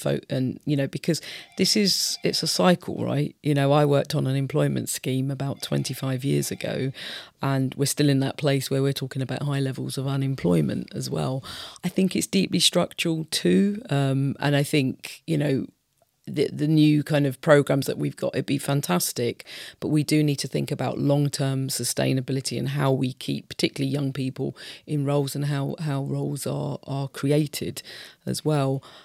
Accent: Wood Green, London, United Kingdom; Born and raised in Wood Green.

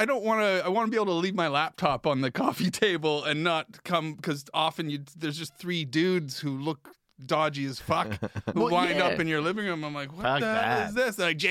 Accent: Canada; now in Los Angeles, United States; Otherwise, our only connection would have been that we are Canadian.

